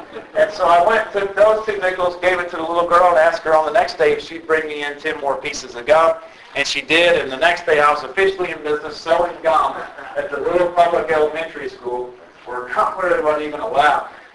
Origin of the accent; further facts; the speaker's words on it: Tennessee, United States; They lived on 8 acres. We grew up in West Tennessee.